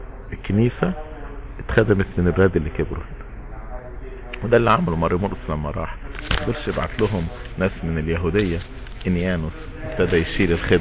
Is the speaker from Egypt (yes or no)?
yes; Egypt; مش احنا راجعين من مصر